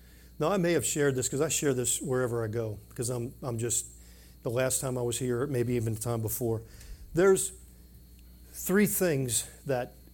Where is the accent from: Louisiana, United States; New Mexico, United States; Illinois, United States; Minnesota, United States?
Louisiana, United States; New Orleans; I grew up in New Orleans. Nancy grew up in Atlanta. We find ourselves in winter wonderland.